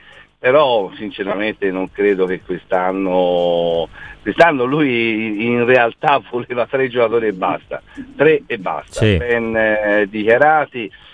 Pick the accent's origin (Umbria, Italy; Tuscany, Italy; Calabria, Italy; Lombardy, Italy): Tuscany, Italy; Florence; guardandola da fiorentino, sì, da tifoso fiorentino